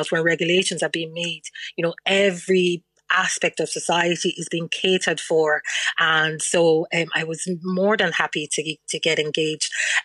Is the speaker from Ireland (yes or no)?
yes; Ireland; So I identify as Irish and I identify as African, Sarah.